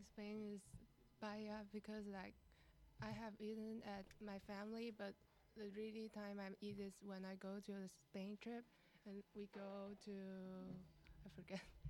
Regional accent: Taiwan; English is a second language; from Taiwan

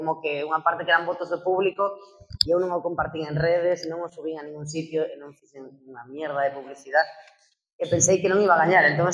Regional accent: Vigo, Galicia, Spain; Eu son de Vigo. Vivo en Candeán, pero, o sea, vivo. Son de Vigo de toda vida.

